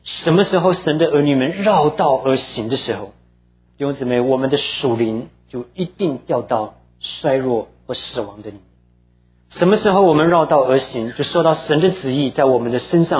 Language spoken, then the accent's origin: Chinese; Taiwan; now in United States; 所以我小的时候在台湾长大，我父母亲都当然也在这里啊。